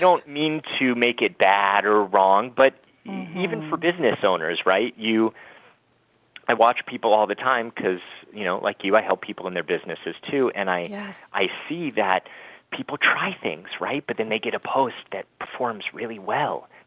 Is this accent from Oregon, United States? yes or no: no; Hollywood, California, United States; So my story, I grew up in Hollywood, was born and raised.